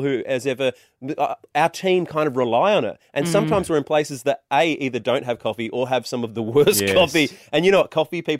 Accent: Adelaide, South Australia, Australia; now in Perth, Australia; I'm originally from Adelaide

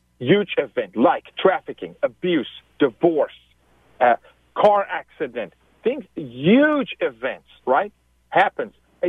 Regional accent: South Africa; I was raised in South Africa.

